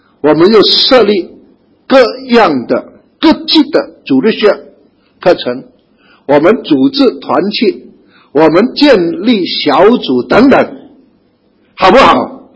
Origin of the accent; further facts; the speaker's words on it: Singapore; 但是我是基督徒，新加坡的基督徒。我们都是新加坡人